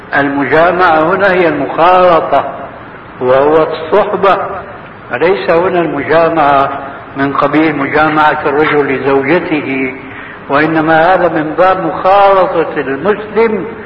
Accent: Syria; هذه بسموها عندنا في سوريا برازيت

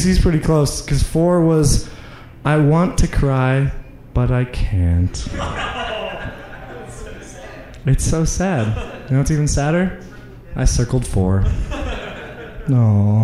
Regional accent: Oklahoma, United States; I'm from Oklahoma.

